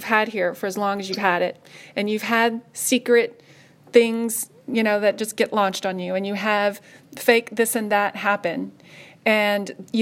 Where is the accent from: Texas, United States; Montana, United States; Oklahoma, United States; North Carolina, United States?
Oklahoma, United States; I love this state. It's my home state.